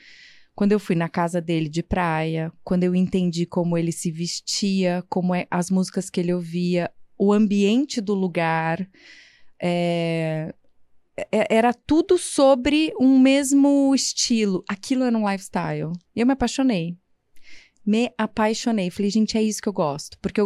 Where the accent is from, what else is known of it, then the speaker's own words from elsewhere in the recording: Ribeirão Preto, São Paulo, Brazil; Olha, eu acho que eu sou de Ribeirão, né? Ribeirão Preto.